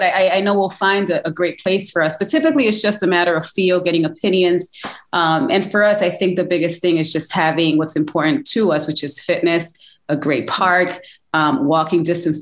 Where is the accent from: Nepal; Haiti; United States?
United States; New York City, New York; And I'm from New York City, so being close to home made a lot of sense.